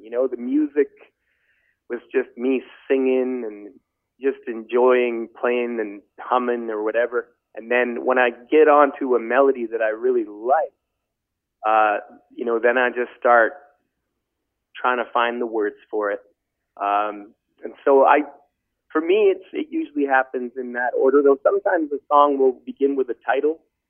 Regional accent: Ontario, Canada; There was a man up north, he wrote a review of one of my shows, up in my hometown, actually, of Cochiner, Ontario.

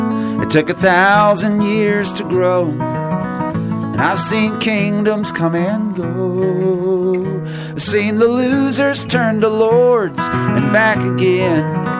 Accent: North Carolina, United States; So I'm from North Cackalacky.

